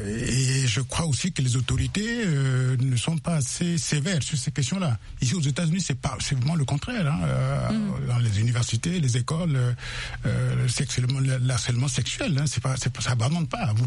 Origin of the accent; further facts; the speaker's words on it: Central African Republic; born there; c'est une région proche de là où je suis né. Hein. Je suis né dans Niapende.